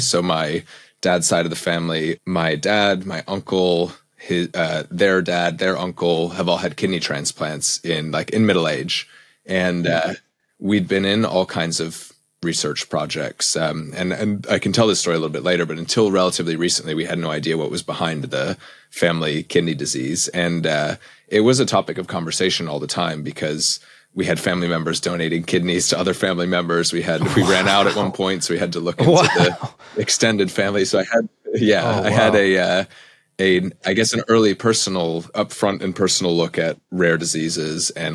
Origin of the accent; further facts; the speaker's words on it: United States; now in Cambridge, United Kingdom; You can probably tell I'm American, not British, but I've lived in Cambridge for about 10 years. So I moved over to Cambridge to do my PhD